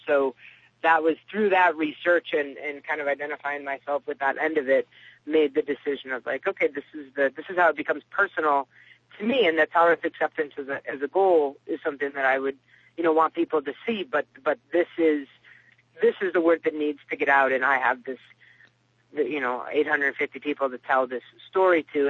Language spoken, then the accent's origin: English; Ohio, United States; I grew up in Ohio, and my parents, a lot of time my sister's in Chicago.